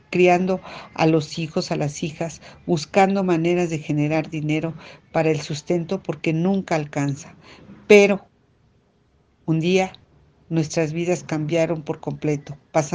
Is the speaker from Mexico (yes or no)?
yes; Mexico; Somos mujeres de México, diversas, que tenemos familiares desaparecidos